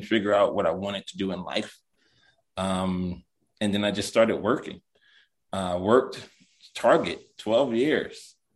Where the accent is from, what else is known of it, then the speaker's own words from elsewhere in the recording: Watts, California, United States; also born or lived in Lakewood, United States; Grew up in, I was born in Watts, California. Lived out there all the way up until my 10th grade year, where when my family moved, my mom moved us to Lakewood, California.